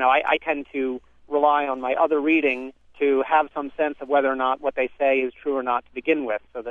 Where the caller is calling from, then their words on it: Lebanon, New Hampshire, United States; No, I'm calling from Lebanon, New Hampshire, but I live right across the border in Vermont.